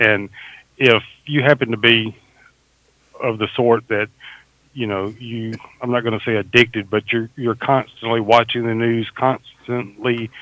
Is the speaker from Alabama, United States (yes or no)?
yes; Alabama, United States; born there; accent: Southern; now in Mississippi, United States; if you can't tell already by my accent, yes, I'm a Southerner. Yes, I live in Mississippi.